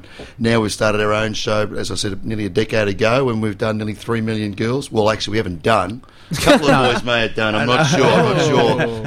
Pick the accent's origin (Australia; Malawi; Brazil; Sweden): Australia; now in United States; Vegas, obviously, we're Australian export. We're there full-time, and it's the first residency act from Australia that actually is full-time.